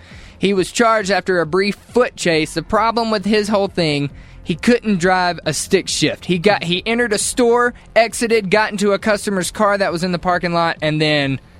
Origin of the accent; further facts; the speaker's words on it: United States; I'd probably just leave and be like, this is not America. This doesn't happen in my home country.